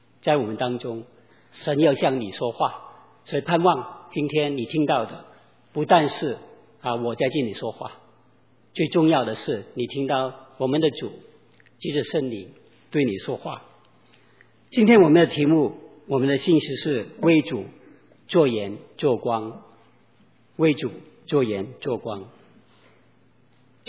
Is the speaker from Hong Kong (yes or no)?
yes; Hong Kong; 我是在香港出生啊，大家都可能知道哈，香港是一个殖民地嘛